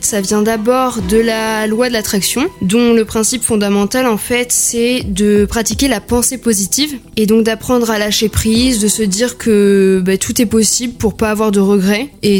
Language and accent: French; Bordeaux, Nouvelle-Aquitaine, France; je suis bordelaise, donc de 17 ans.